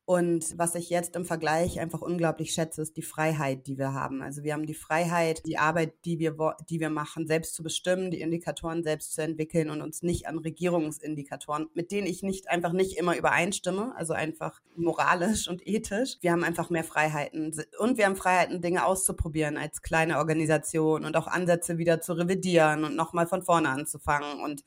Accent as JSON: {"language": "German", "region": "Hamburg", "country": "Germany", "said": "ich komme aus Hamburg-Mümmelmannsberg, aus dem Hamburger Osten, einem sogenannten sozialen Brennpunkt."}